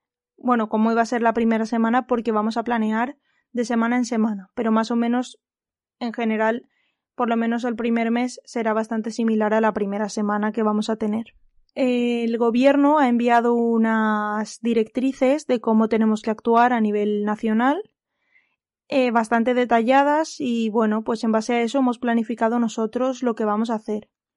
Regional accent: Valencia, Valencian Community, Spain; yo soy de Valencia y más o menos la situación podríamos equipararla a la situación de la Comunidad Valenciana

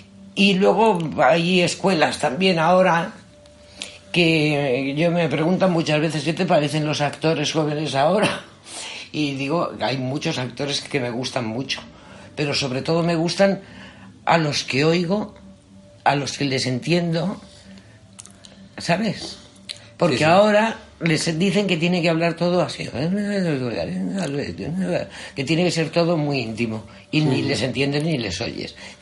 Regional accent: Madrid, Community of Madrid, Spain; yo soy madrileña, pero soy 50% murciana. Mi madre es murciana

